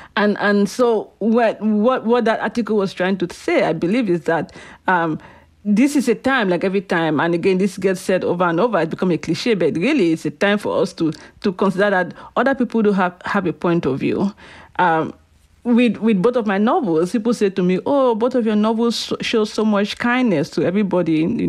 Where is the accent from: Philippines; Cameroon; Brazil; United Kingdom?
Cameroon; now in United States; growing up in Cameroon, I saw the adults going to vote and I watched them